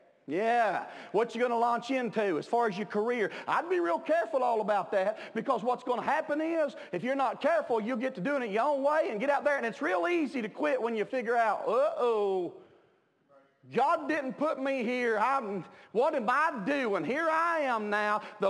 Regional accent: Kentucky, United States; I'm from Kentucky, but watch this right here, boys.

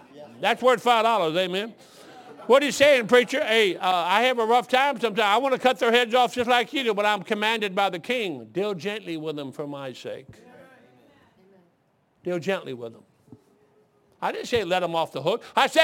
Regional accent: Detroit, Michigan, United States; No, I'm from Southwest Detroit, man. But I've been all over that place.

